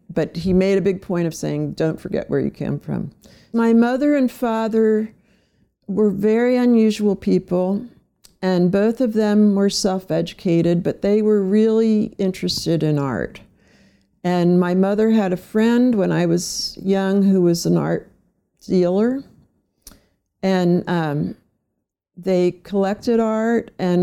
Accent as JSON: {"language": "English", "town": "Trenton", "region": "New Jersey", "country": "United States", "tie": "born there", "said": "Well, I was born in Trenton, New Jersey. I come from an immigrant family."}